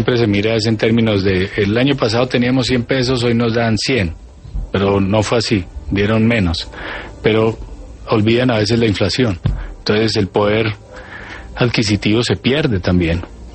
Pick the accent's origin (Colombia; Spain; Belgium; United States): Colombia; yo soy colombiano dispuesto a servir.